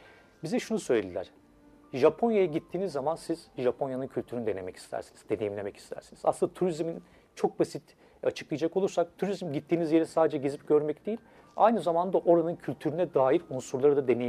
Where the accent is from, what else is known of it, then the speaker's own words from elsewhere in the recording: Istanbul, Turkey; 4 Mart 1983 İstanbul Eminönü doğumluyum, Süleymaniye'de. Artık gerçi Eminönü diye bir ilçemiz kalmadı ama Fatih Süleymaniye doğumluyum. Eğitim hayatım İstanbul'da geçti.